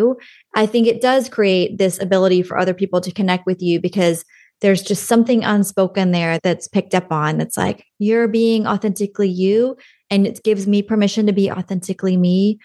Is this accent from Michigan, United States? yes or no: no; Bossier City, Louisiana, United States; born there; I was born in Bossier City, Louisiana. It's a small city in North Louisiana.